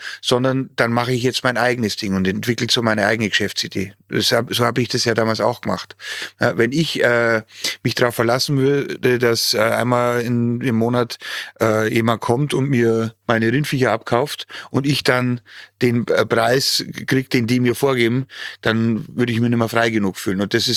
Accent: Bavaria, Germany; Und ich komme ja aus dem Bayerischen Wald

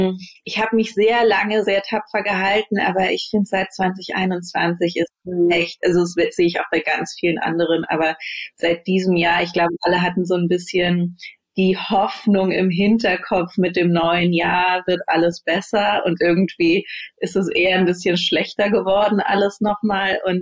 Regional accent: Berlin, Germany; Ich bin Berlinerin, Geborene.

